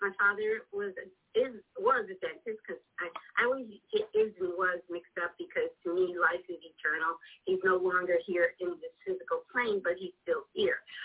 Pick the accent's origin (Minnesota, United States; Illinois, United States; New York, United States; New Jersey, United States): New Jersey, United States; born there; I was born in New Jersey, North New Jersey.